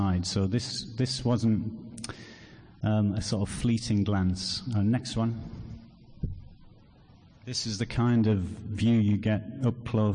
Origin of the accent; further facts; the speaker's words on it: Saltburn-by-the-Sea, North East England, United Kingdom; My hometown is a place, like I said, by the sea, Saltburn by the sea, and it's on the end of the line.